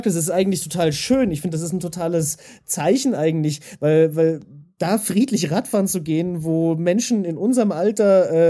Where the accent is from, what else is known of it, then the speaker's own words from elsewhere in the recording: Germany; also born or lived in Austria; ich habe vorher 16 Jahre in Österreich gelebt. Als Deutscher in Österreich